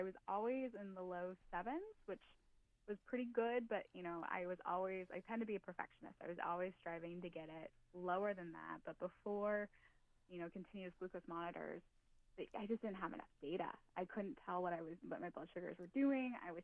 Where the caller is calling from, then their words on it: Chicago, Illinois, United States; I am calling you guys in from Chicago, Illinois.